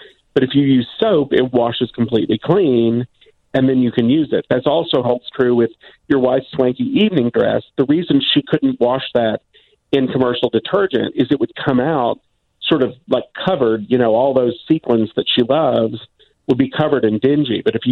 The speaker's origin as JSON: {"language": "English", "region": "Southern United States", "country": "United States", "tie": "born or raised there", "said": "I grew up in the South, and one of my favorite things is hominy"}